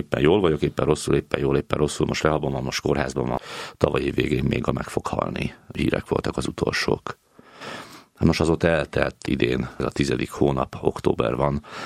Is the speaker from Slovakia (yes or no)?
yes; Slovakia; moved away as an adult; now in Hungary; 39 éves, 20 éve Magyarországon élő külhoni magyar vagyok. Még Csehszlovákiában születtem 86-ban, tehát Szlovákiában nőttem fel, ott is érettségiztem. Én egy nagyon-nagyon pici faluban, egy nagyon egyszerű családban nőttem föl